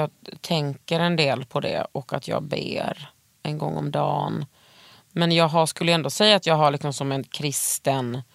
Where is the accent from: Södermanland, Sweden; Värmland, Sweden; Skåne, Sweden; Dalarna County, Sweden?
Skåne, Sweden; skåning. Är jag, förlåt.